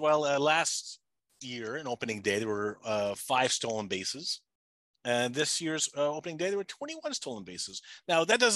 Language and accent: English; Montreal, Quebec, Canada; he had a short stint in Montreal, my hometown.